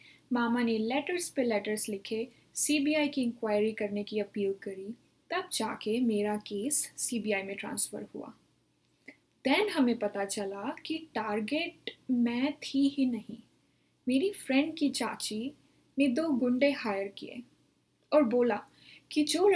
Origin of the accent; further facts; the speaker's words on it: Rohtak, Haryana, India; और मैं रोहतक हरियाणा की रहने वाली हूँ।